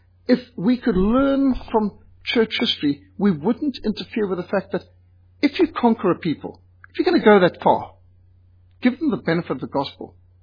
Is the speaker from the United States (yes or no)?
no; Zimbabwe; I was brought up in Rhodesia, what today is Zimbabwe, amongst the Matabele.